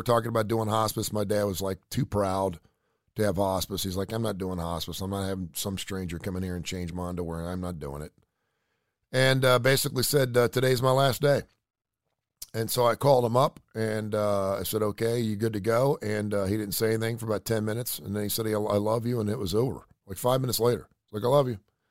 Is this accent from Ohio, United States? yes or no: yes; Cincinnati, Ohio, United States; And I know my northern friends up there, because I'm from Cincinnati, are like, what's wrong with you folks?